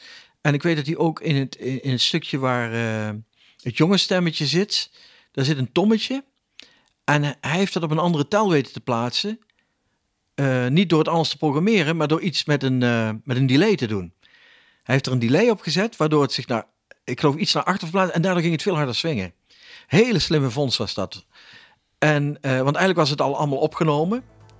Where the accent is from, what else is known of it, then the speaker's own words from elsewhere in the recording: Limburg, Netherlands; moved away as an adult; En ook een refereert het aan mijn eigen Limburgse roots. Ik ben toch geboren en getogen in Limburg. Ik ben daarna, na mijn 19e ben ik weggegaan.